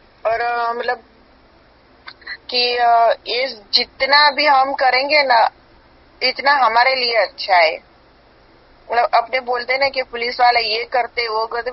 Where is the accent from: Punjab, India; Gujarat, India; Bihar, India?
Gujarat, India; Ahmedabad; अहमदाबाद से हूँ।